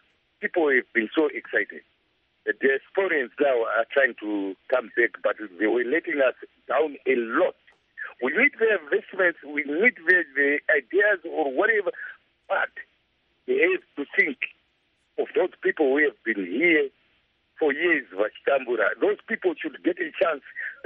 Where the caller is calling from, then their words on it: Harare, Zimbabwe; Yes, I'm from Harare, sir.